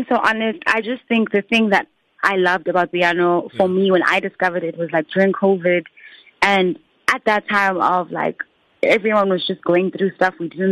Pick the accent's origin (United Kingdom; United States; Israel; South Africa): South Africa; Eastern Cape; I'm from the Eastern Cape. Even if I like have a super serious event, I'll probably wear my trad clothes. So, I'm just really proudly South African, proudly African, and I just happen to be a Kosahan